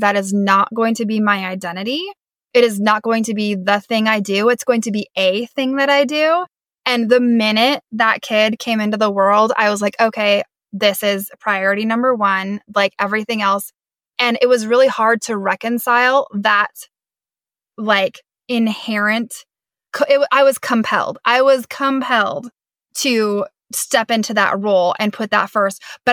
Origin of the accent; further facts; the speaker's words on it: Idaho, United States; I'm from Northern Idaho. There were like, you know, 5 or 6,000 people in our hometown.